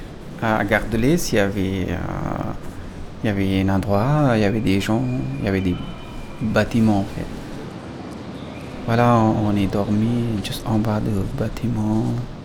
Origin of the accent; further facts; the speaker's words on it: Afghanistan; French is a second language; moved away as an adult; now in France; j'ai 32 ans, moi je viens d'Afghanistan, je suis arrivé en France en 2015.